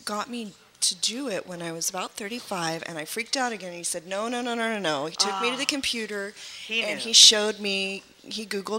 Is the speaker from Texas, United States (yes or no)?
yes; Texas, United States; I'm from Texas, too. I just don't have the accent for some reason. But we're both Southern, and I relate to her.